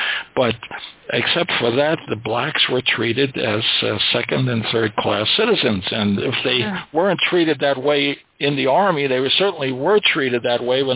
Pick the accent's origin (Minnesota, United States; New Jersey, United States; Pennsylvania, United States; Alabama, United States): New Jersey, United States; also born or lived in New York; Well, I'm from New Jersey also, but from New York before that.